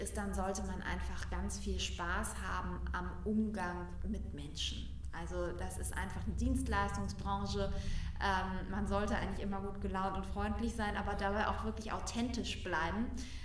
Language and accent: German; Hamburg, Germany; Da steige ich als Hamburgerin schon selber nicht durch.